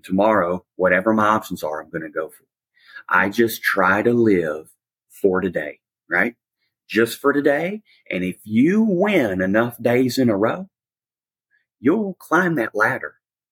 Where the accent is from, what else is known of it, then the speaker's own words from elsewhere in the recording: Louisiana, United States; Well, I'm originally from North Louisiana.